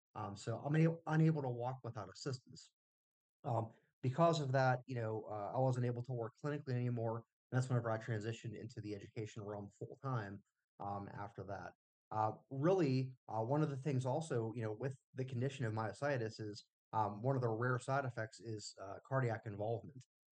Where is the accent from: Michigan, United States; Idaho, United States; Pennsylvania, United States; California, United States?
Pennsylvania, United States; Latrobe; I'm from Latrobe, Pennsylvania